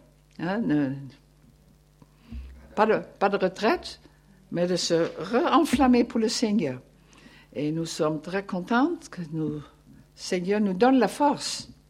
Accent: Netherlands; Et moi, je suis de la Hollande, le pays des tulipes et des fleurs.

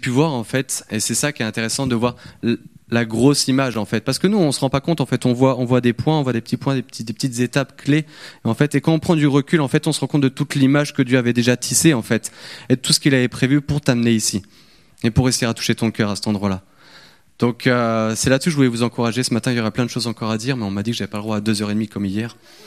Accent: Auvergne-Rhône-Alpes, France; j'aimerais bien retourner vers chez moi, en Savoie, parce que c'est quand même plus joli.

